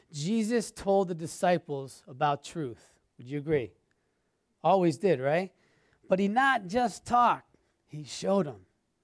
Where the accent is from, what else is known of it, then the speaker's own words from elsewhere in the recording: Connecticut, United States; like I told you before, I'm from Connecticut, and so I went home to see my dad